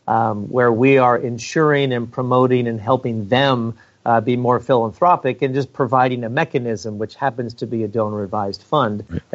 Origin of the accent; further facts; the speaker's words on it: Washington, District of Columbia, United States; born there; also born or lived in Marin County, California; And actually, I was born in Washington, D.C., which in and of itself is a unique experience. But yes, I will say, well, I used to live in Northern California.